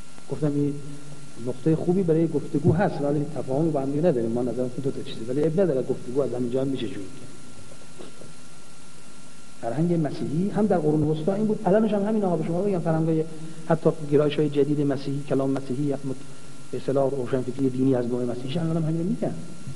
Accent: Iran; اتفاقا ایشون فهمید ما ایرانی هستیم

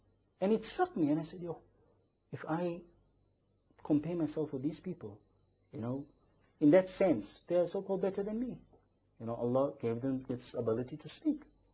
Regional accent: South Africa; I come from South Africa.

